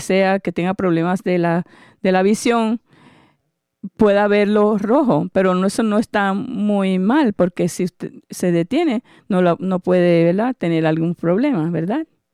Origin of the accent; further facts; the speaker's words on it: Tennessee, United States; cuando yo era jovencito, vivía en Tennessee. Y el lugar donde yo nací y me crié como niño tenía una luz roja